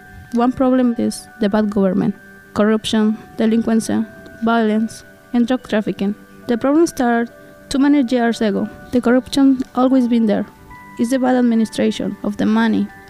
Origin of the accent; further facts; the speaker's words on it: Mexico; English is a second language; I'm from Mexico. I go to Brasil High School.